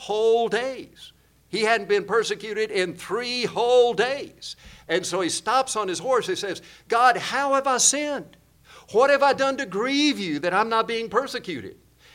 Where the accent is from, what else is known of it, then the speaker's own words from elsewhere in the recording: South Korea; growing up in Korea, I don't want to get off tangent here